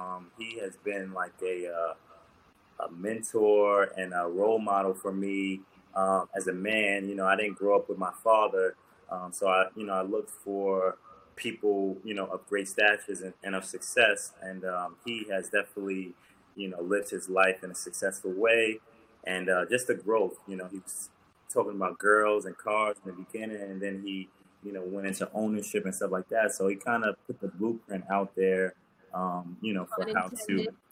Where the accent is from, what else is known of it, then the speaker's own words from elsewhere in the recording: Queens, New York, United States; You know, just growing up in Southside Jamaica, Queens, is real rough and a lot of crime going on.